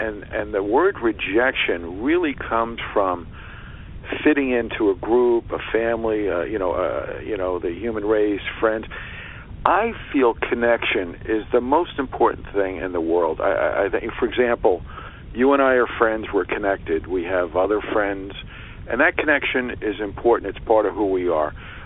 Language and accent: English; New York, United States; Now, I grew up in New York, as you did